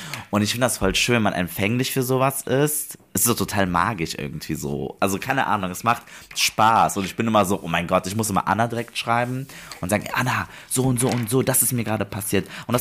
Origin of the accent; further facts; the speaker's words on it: Bonn, North Rhine-Westphalia, Germany; Also ich komme aus Bonn